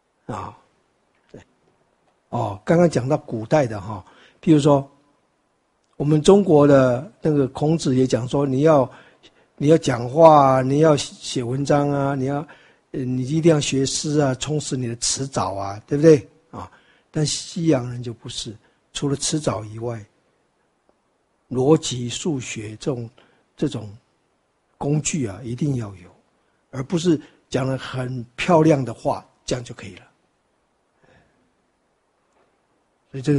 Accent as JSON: {"language": "Chinese", "country": "Taiwan", "said": "我们当然是娶我们台湾人嘛"}